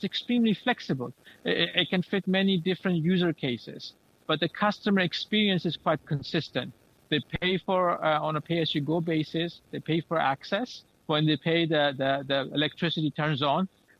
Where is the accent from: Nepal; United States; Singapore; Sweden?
Sweden; also born or lived in Pakistan; coming from Pakistan, I grew up in Sweden.